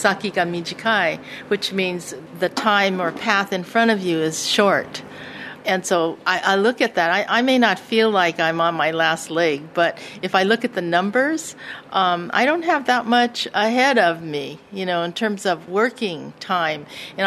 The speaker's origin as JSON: {"language": "English", "country": "United States", "said": "our identity, being Japanese American, was important to us and to our art."}